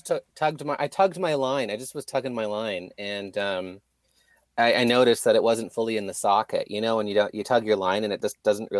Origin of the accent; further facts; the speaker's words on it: Kingston, Ontario, Canada; now in Toronto, Canada; And I reside in Toronto, and I'm originally from Kingston.